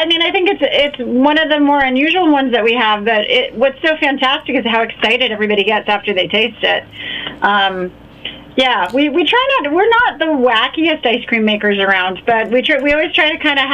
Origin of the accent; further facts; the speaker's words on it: Alexandria, Virginia, United States; I grew up in Alexandria, Virginia.